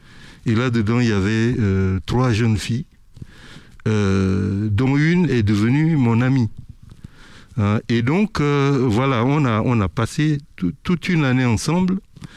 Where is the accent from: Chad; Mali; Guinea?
Chad; Moundou, Logone Occidental; je suis retourné dans ma ville natale qui s'appelle Mundu.